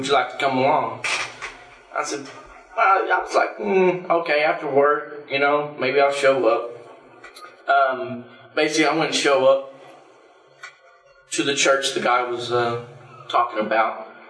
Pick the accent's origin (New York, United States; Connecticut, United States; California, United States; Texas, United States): Texas, United States; Mesquite; from Mesquite, from Dallas area in Texas. I grew up mostly in the Dallas area.